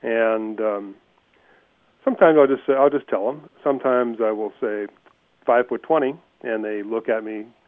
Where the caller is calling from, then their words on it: Ruidoso, New Mexico, United States; Ruidoso, New Mexico.